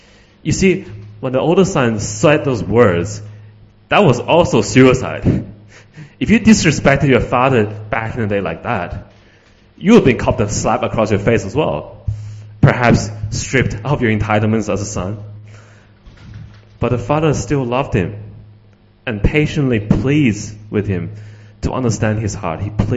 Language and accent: English; China; English is a second language; now in Sydney, Australia; I came to Sydney from China 17 years ago, something like that. And the first year we were here, we finally were able to go back to Beijing to visit my grandparents and the family there.